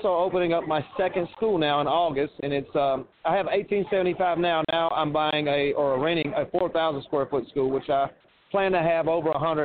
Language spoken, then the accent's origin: English; North Carolina, United States; Listen, I'm from North Carolina.